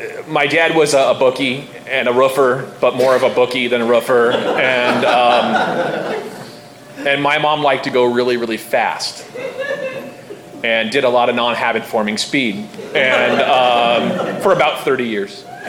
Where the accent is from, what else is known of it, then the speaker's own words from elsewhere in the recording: Artesia, California, United States; And I grew up in Artesia. If you know where that's at, I'm sorry. It's a city best seen in a rear-view mirror, you know. It's a suburb of Long Beach where I make my home today.